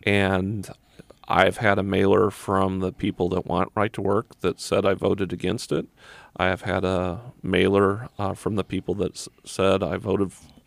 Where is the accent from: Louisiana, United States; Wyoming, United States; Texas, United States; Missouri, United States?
Missouri, United States; I grew up in Clay County. I grew up on 120th Street. I now live on 128th, so I did not go far.